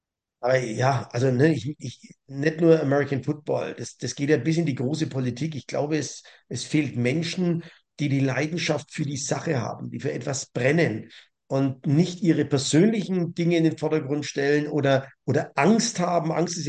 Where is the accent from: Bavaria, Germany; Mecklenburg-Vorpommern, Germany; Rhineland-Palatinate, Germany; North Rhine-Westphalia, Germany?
Bavaria, Germany; Rothenburg; born there; Also ich bin zwar ein gebürtiger Rothenburger, habe aber nie mitgemacht